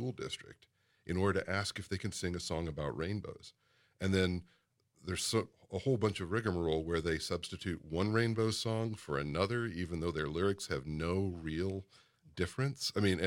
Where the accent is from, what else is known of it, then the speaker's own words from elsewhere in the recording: Kentucky, United States; I remember I grew up in South Central Kentucky in the 80s